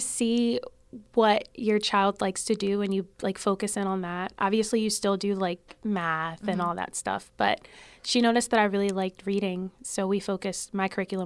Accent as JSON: {"language": "English", "town": "Woolwich", "region": "New Jersey", "country": "United States", "tie": "born or raised there", "said": "Yeah, so I grew up in Woolwich, New Jersey."}